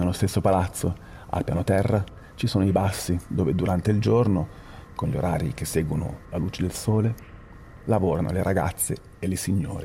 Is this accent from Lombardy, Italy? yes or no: no; Camogli, Liguria, Italy; Io sono di Camogli, tra l'altro.